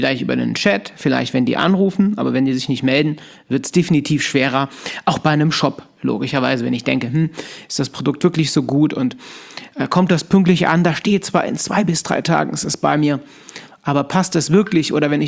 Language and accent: German; Cologne, North Rhine-Westphalia, Germany; now in Aachen, Germany; Ich komme eigentlich aus Köln, aber mein Office, mein Büro, mein Institut für Verkaufspsychologie, was ich gegründet habe, ist in der wunderschönen Kaiserstadt Aachen.